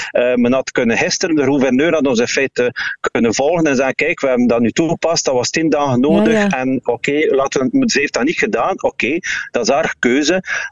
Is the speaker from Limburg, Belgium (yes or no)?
no; Flemish Region, Belgium; Ik ben West-Vlaming.